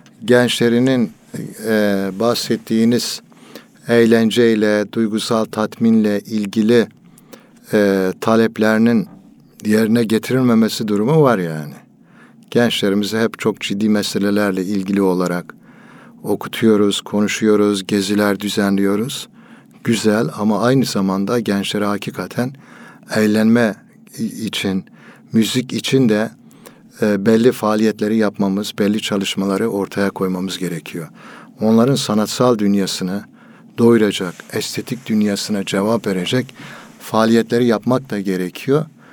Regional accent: Elazığ, Turkey; bakın Elazığlıyım ben, bizim kültürde eskiden daha yaygındı.

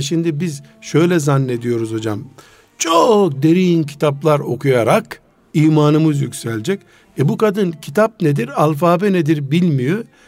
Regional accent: Black Sea Region, Turkey; Seferberlik denir bizim Karadeniz'de. Seferberlik yıllarının kadını.

